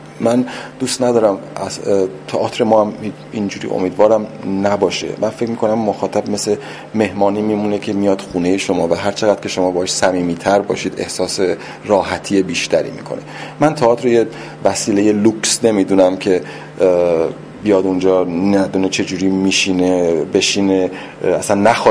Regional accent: Iran; برای من به عنوان یه ایرانی که خارج زندگی کردم، من وقتی که 3 سال پیش برگشتم ایران

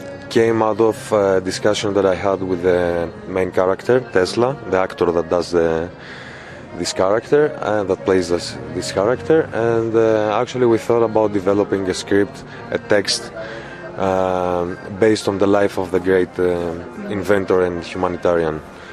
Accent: Athens, Attica, Greece; English is a second language; I'm from Greece. I was born in Athens and I live there.

